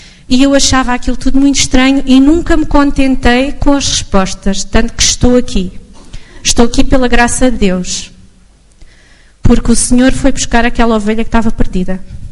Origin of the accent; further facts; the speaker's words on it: Algarve, Portugal; born there; nasci no Algarve, que é um pouco ateu.